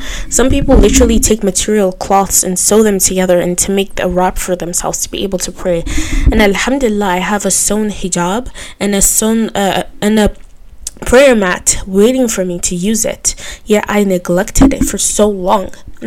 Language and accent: English; Nigeria; I grew up, I'm a Nigerian, and my culture is food and music.